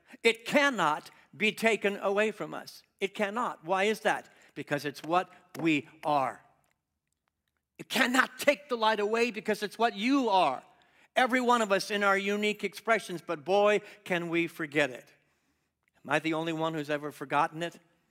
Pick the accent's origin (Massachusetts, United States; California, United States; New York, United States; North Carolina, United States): California, United States; I'm a Californian, and I remember the moment that Arnold Schwarzenegger was elected to the governorship